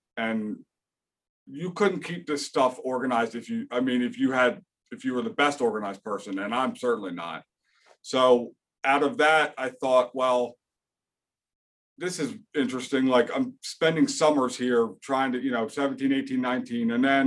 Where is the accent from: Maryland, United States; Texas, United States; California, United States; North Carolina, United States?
Maryland, United States; Baltimore; born there; So I was born in Baltimore, Maryland. I actually went to Towson High School